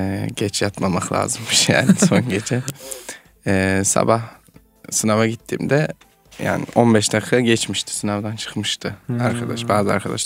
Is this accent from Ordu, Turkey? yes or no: no; Ankara, Turkey; Ankaralıyım.